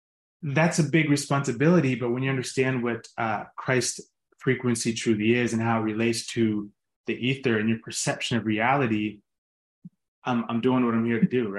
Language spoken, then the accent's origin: English; Pittsburgh, Pennsylvania, United States; I grew up in Pittsburgh. I played at Pitt before I transferred to UMass.